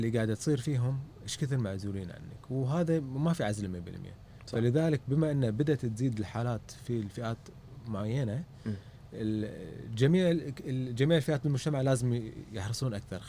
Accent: Kuwait

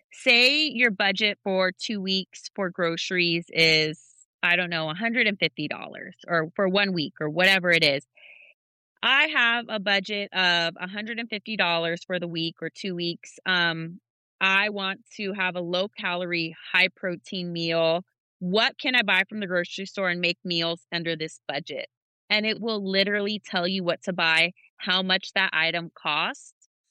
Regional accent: the South, United States; I'm from the South, or this is our culture.

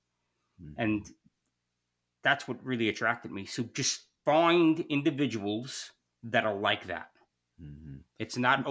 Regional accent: New York City, New York, United States; I'm from New York City. Everybody's got a scam. Everybody's got an angle, right? Like it's New York.

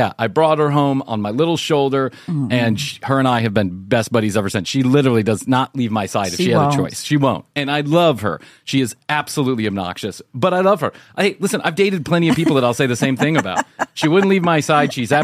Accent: Ireland; Because I'm Irish, and that's what we do.

